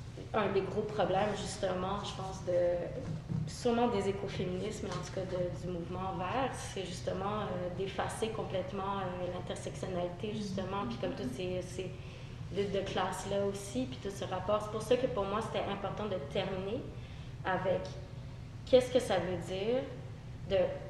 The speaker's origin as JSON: {"language": "French", "region": "Quebec", "country": "Canada", "said": "on est québécois, on est envahi par les anglophones"}